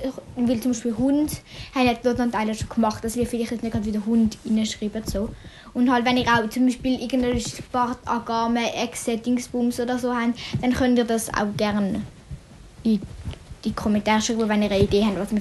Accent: Switzerland; Wir kommen beide aus der Schweiz, Kanton werden wir nicht sagen.

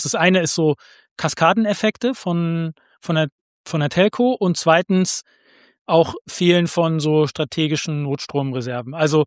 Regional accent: southwest, Germany; ich komme zwar ursprünglich aus dem Südwesten, da wo der Stromausfall war, aber also weder ich noch irgendwelche Familienmitglieder leben da mittlerweile. Also ich bin jetzt hier ein bisschen zentraler.

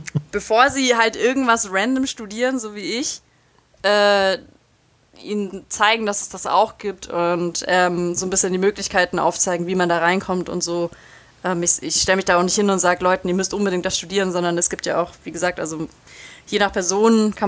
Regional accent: Ulm, Baden-Württemberg, Germany; habe gesagt, hey, ich komme aus Ulm, ich habe das und das studiert

